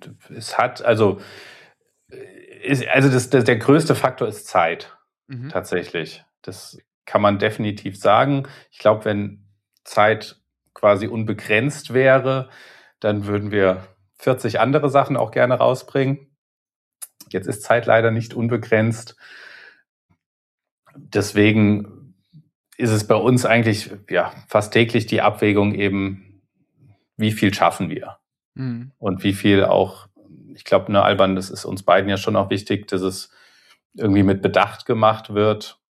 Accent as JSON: {"language": "German", "country": "Germany", "said": "Genau, und wie wir jetzt eben gerade darüber reden, okay, für uns als Deutsche, gerade wenn es jetzt um den Zweiten Weltkrieg geht"}